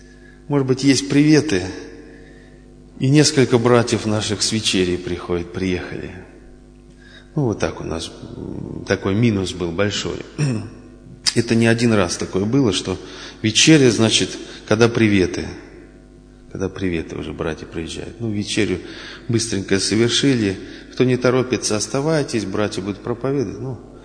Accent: Kaluga Oblast, Russia; я из Калужской области, ну, 97-98 год я вот там постоянно как женился.

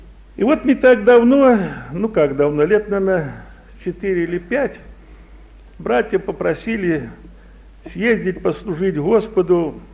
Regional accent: Russia; Я из России.

